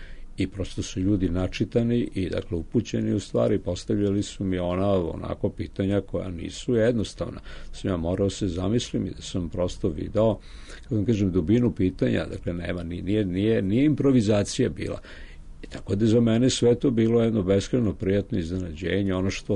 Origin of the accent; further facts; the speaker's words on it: Serbia; first language Serbian; srpski je moj maternji jezik i ja nikad ne bi mogao da pišem ni na čemu drugom nego na srpskom.